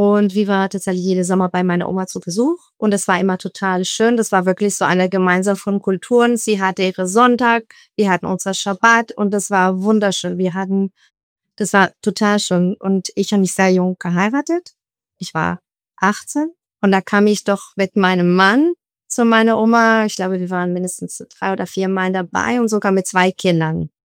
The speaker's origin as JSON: {"language": "German", "country": "Israel", "moved": "yes", "lives_now": "Berlin, Germany", "said": "wie schon erwähnt. Ich bin ursprünglich aus Israel, wohne in Berlin seit 10 Jahren."}